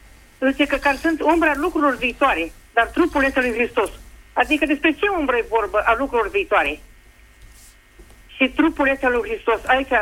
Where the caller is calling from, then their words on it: Alba Iulia, Alba County, Romania; și sunt din Alba Iulia.